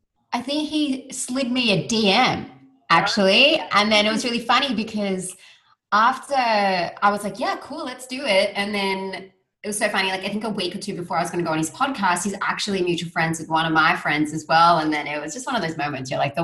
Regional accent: Australia; I am Australian Sri Lankan.

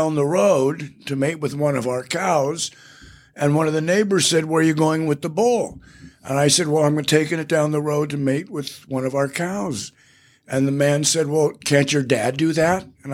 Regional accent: Sherman Oaks, California, United States; also born or lived in Van Nuys; I was raised in Sherman Oaks and Van Nuys.

